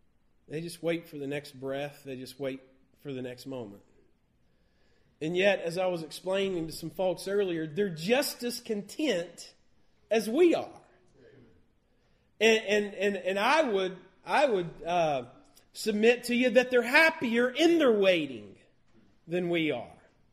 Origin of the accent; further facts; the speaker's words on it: Alabama, United States; now in Florida, United States; growing up in Alabama, we'd have said it this way: what you waiting for? Now I've lived in Florida for a long time, and I say, what are you waiting for?